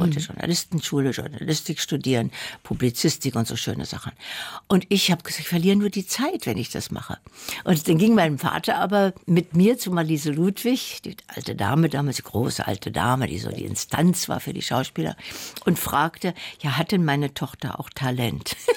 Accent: Dessau, Saxony-Anhalt, Germany; Ich fuhr mit der Schule in meine Heimatstadt Dessau, ins sehr schöne Dessauer Theater

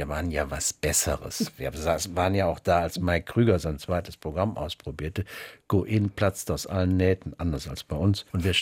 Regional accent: Aachen, North Rhine-Westphalia, Germany; Das kannte ich ja als Aachener Provinzei überhaupt nicht.

